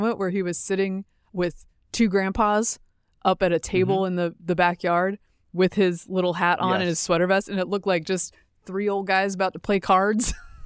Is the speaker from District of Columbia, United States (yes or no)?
no; North Carolina, United States; And also just a little fun fact about growing up on Tobacco Road.